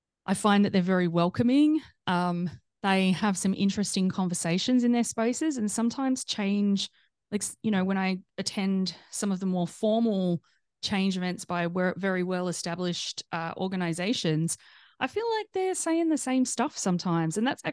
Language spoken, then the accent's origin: English; South Australia, Australia; because I'm from South Australia, which, just, you know, it's a smaller